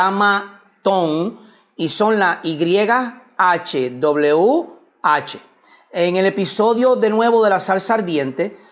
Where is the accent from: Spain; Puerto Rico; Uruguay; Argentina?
Puerto Rico; first language Spanish; yo no soy hebreo. Yo soy puertorriqueño. Mi idioma es el español.